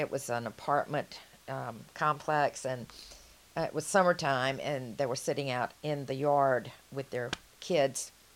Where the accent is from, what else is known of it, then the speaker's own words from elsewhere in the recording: Atlanta, Georgia, United States; accent: Southern; well, they wanted to know all about the South. Now, Jimmy Carter had not been president at the time, so my accent was really as strange to them as theirs was to me.